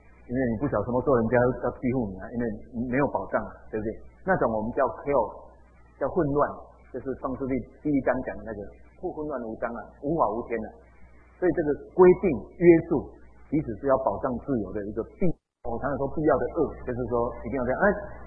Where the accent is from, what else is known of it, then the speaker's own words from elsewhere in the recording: Taiwan; 我们台湾人很奇怪